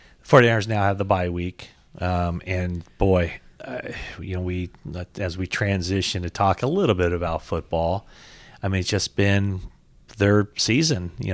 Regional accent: California, United States; I'm from Northern California. My mom lived in, I don't know if I should say lives or lived in Paradise.

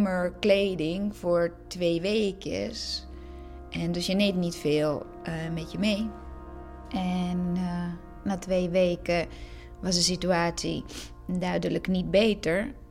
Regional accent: Croatia; first language Croatian; Dutch is a second language; Ja, kijk, mijn moedertaal is Kroatisch. Ik ben naar Kroatische school geweest. En dus ik spreek, mijn moedertaal is Kroatisch.

